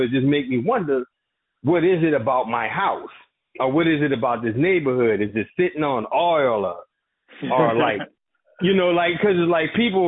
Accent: New Orleans, Louisiana, United States; That's home, bro. And I'm from New Orleans. I ain't from Louisiana. I'm from New Orleans, bro.

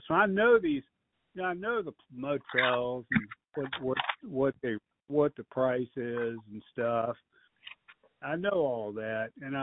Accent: Richmond, United States; well, I grew up in Richmond

